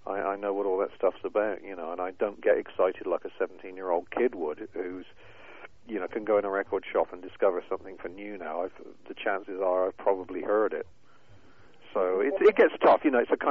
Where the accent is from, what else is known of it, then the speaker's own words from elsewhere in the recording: England, United Kingdom; I'm typically English, you know, bad teeth, and I collect stuff.